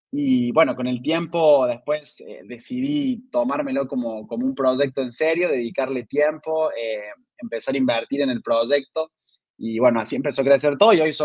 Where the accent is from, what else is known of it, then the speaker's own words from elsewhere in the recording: Córdoba, Argentina; soy de Argentina. No soy de Buenos Aires. Soy de la segunda ciudad más grande del país, que se llama Córdoba. Pero estoy muy cerca de Buenos Aires.